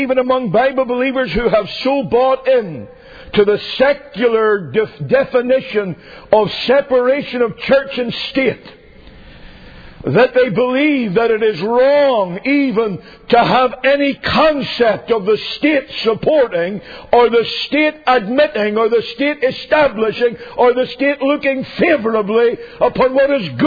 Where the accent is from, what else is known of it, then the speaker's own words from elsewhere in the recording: Northern Ireland, United Kingdom; I know I'm only a country bumpkin. I know I'm only in from Northern Ireland.